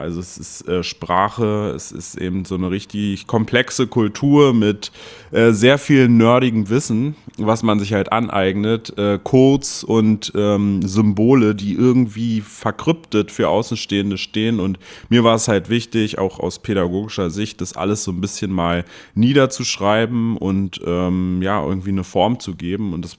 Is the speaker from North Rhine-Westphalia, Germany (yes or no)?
no; Berlin, Germany; bin ich auch selbstständig hier in Sachsen-Anhalt, manchmal auch in Berlin, wo ich herkomme.